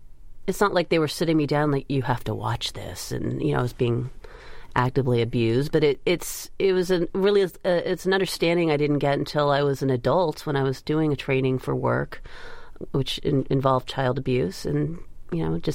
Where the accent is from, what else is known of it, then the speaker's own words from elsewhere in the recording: California, United States; I was exposed to a lot of really remarkable, amazing experiences growing up in the Bay Area as a kid with artistic people.